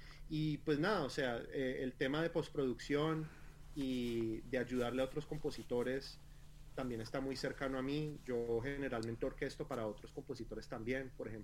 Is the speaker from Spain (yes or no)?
no; Colombia; yo en Colombia, yo soy colombiano, como tú habías mencionado, yo en Colombia estudié, pues en mi época universitaria, yo estudié composición orquestal en la Universidad de los Andes en Bogotá